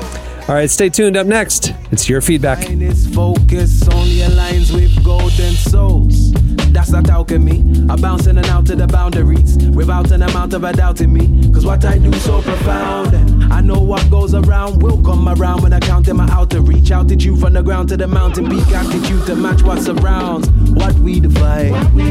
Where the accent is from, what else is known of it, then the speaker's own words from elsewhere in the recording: the South, United States; Because I'm from the South. We had some weird names.